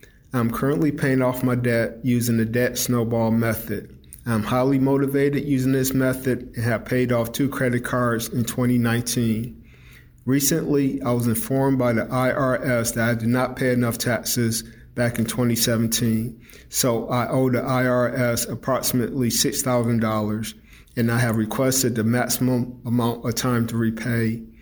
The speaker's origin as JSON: {"language": "English", "town": "San Antonio", "region": "Texas", "country": "United States", "said": "I'm from San Antonio, Texas."}